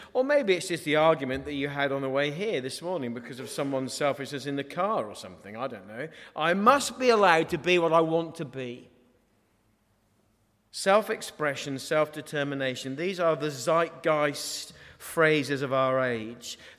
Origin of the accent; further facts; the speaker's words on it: East of England, United Kingdom; It was a classic sort of Norfolk shooting party. You know, people in Norfolk, I'm from Norfolk, are inbred.